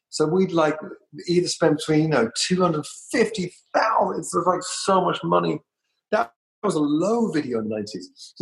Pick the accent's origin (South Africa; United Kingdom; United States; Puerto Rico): United Kingdom; London; moved away; I came from London.